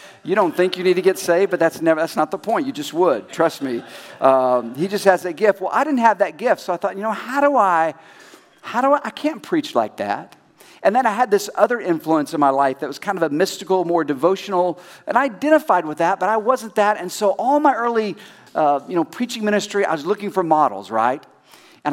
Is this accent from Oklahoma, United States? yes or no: yes; Oklahoma City, Oklahoma, United States; I grew up in Oklahoma City, so I know him.